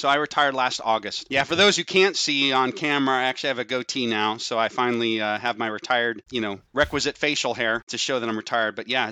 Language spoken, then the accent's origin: English; Oregon, United States; get out in the Pacific Northwest because I grew up in Oregon.